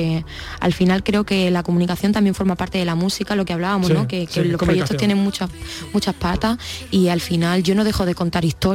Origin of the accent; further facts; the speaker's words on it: Granada, Andalusia, Spain; Después pasaré por Granada, por mi tierra, hombre